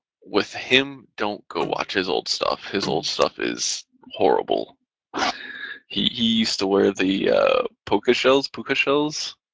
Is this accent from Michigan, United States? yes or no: yes; Michigan, United States; But I grew up in Michigan, so.